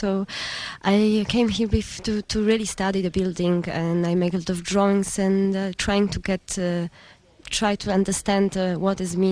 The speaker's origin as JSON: {"language": "English", "country": "Poland", "said": "Yes, I'm from Poland."}